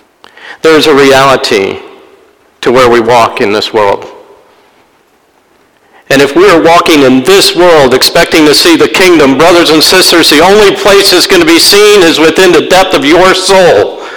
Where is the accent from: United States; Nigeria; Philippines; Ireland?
Ireland; I'm an Irishman. I love a good fight. Now, I'm a small Irishman